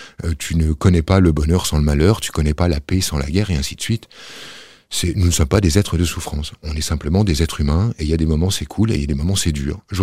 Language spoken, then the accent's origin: French; Grand Est, France; J'arrive des Vosges, moi. J'ai grandi dans les Vosges.